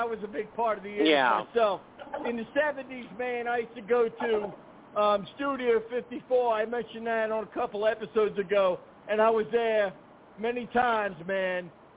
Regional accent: Bronx, New York, United States; I'm from the Bronx, man.

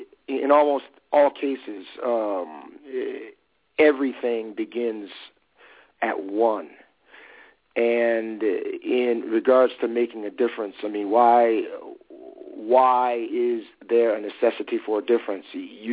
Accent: Alabama, United States; I have been addicted to that whole process since I was a very, very young child growing up in Alabama.

